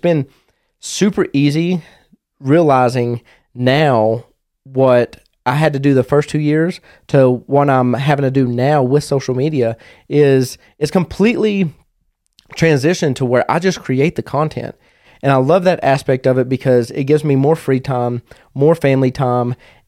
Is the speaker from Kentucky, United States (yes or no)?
yes; Kentucky, United States; where I will open it up to my hometown, Macquarie County, Kentucky, where it's directed towards the youth.